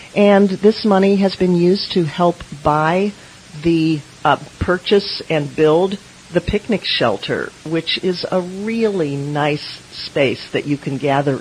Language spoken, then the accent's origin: English; Yachats, Oregon, United States; Well, that is a group that's very near and dear to my heart, as I am from Yahats, and I'm one of the founders of that organization.